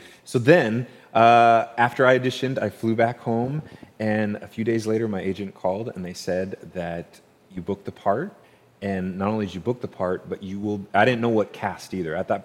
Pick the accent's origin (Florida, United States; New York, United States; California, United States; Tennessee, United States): California, United States; San Diego; I grew up in San Diego.